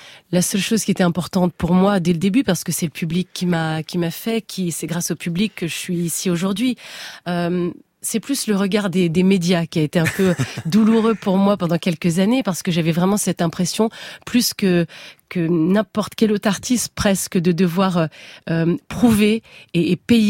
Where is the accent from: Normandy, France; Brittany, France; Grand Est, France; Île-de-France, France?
Brittany, France; born there; Moi, je suis bretonne de naissance